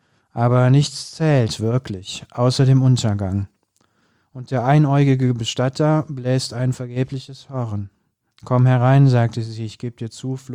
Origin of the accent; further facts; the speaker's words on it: North Rhine-Westphalia, Germany; Ich bin ja im Bergischen Land groß geworden, am Ende der Welt, um nicht arisch zu sagen.